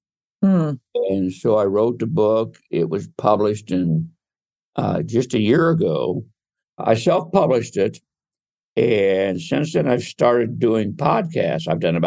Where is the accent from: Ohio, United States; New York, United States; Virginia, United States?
Ohio, United States; Delaware; I am from Delaware, Ohio. I was born in 1948, so I'm an old man.